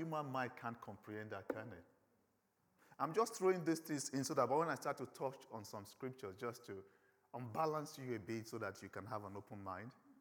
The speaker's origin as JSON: {"language": "English", "country": "Nigeria", "accent": "Nigerian", "said": "And when I get excited, my Nigerian accent kicks in and you don't understand me. So if you don't understand, just speak in tongues. It's similar. I believe God created Nigerians before he created the English people."}